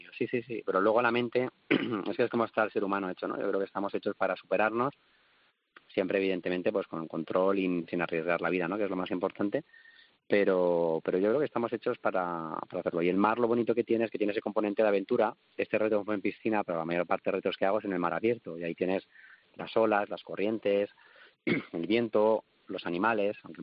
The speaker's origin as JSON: {"language": "Spanish", "town": "Madrid", "region": "Community of Madrid", "country": "Spain", "tie": "born there", "said": "nací en Carabanchel, de una familia humilde."}